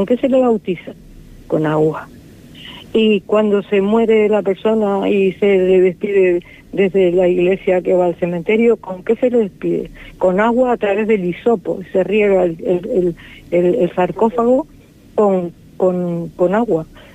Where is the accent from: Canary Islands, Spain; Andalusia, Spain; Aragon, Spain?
Canary Islands, Spain; Tenerife; en cada una, yo soy de Tenerife y hay una cultura del agua diferente